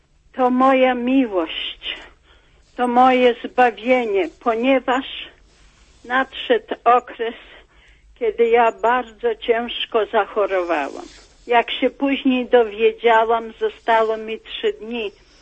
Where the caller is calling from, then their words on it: Jelcz-Laskowice, Lower Silesian Voivodeship, Poland; Jestem z Jelcza Laskowic.